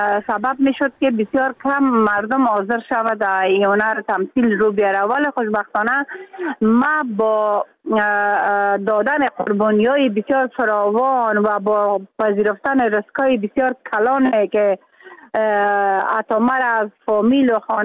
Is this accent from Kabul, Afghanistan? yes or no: no; Mazar-i-Sharif, Balkh, Afghanistan; ما شاید در بین یک ولایت، حتی یک ولایت که ما از مزار شریف هستم